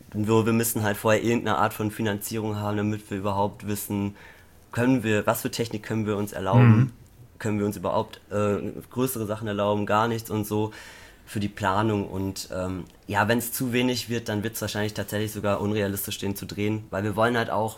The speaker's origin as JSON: {"language": "German", "town": "Münster", "region": "North Rhine-Westphalia", "country": "Germany", "said": "wir kommen aus Münster."}